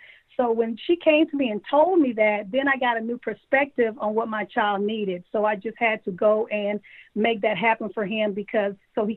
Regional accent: Trinidad & Tobago; now in United States; You know, we're originally from Trinidad.

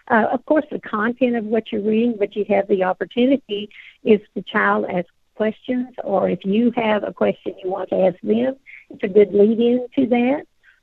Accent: New Mexico, United States; my home community where I grew up in New Mexico, my high school friends, my college friends

